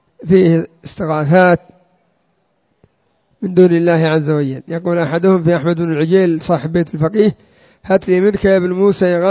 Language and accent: Arabic; Yemen; وعندنا في اليمن قبور كثيرة لها الآن مناسك مثل قبر هود